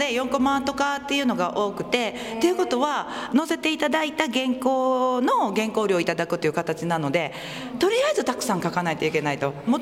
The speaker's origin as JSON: {"language": "Japanese", "region": "Kyoto", "country": "Japan", "tie": "born there", "lives_now": "Toyama, Japan", "said": "もともとは京都生まれでお嫁に来たんです、富山に。"}